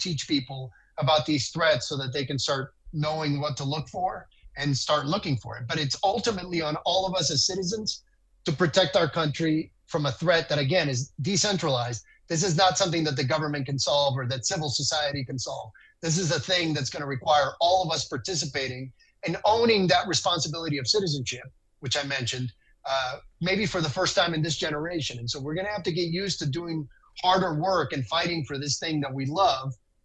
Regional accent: Dominican Republic; now in United States; Because I'm from the Dominican Republic. I grew up under Joaquin Balaguer

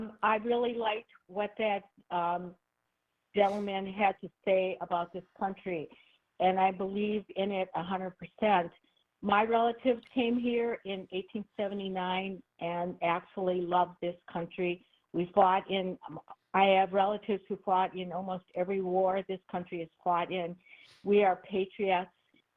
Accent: United States; I am American.

